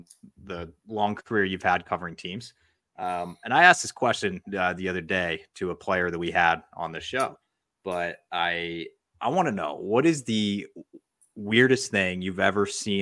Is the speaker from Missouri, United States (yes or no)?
yes; St. Louis, Missouri, United States; I grew up in St. Louis, so Yeah, no, that's incredible.